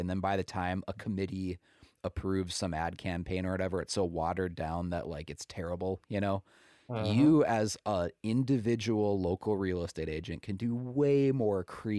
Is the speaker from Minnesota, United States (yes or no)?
yes; Willmar, Minnesota, United States; now in Naples, United States; I live in Naples, Florida now, but I'm originally from Wilmer, Minnesota, which is about 2 hours west of the Twin Cities.